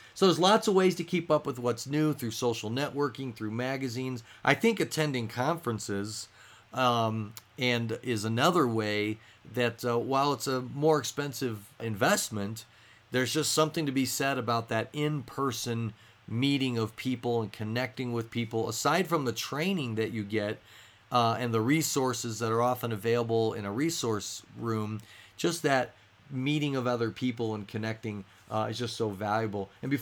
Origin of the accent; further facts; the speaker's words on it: Denver, Colorado, United States; Of course, I'm from Denver, so it was even bigger here.